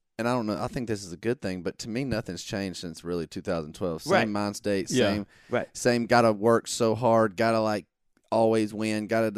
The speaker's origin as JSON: {"language": "English", "town": "Monroe", "region": "Georgia", "country": "United States", "tie": "born or raised there", "said": "Well, I grew up in small town Georgia, a little town called Monroe."}